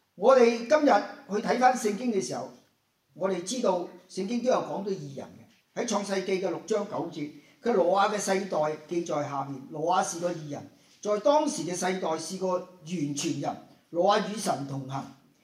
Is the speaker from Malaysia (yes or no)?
no; China; 但起碼我們用一個我們中國人說的，他是一個好人來的這個人